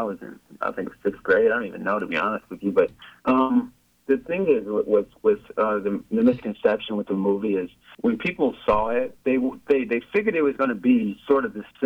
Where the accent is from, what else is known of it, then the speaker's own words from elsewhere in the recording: Chicago, Illinois, United States; now in Los Angeles, United States; I'm from Chicago, Illinois.